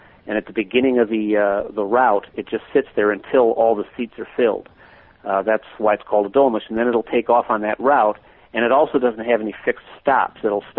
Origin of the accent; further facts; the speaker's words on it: Detroit, Michigan, United States; now in Turkey; The winters aren't like they were where I grew up in Detroit